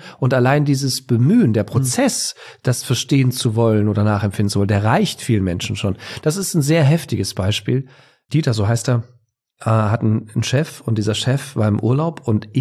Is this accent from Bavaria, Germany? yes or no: yes; Bavaria, Germany; Ich komme ja aus Bayern.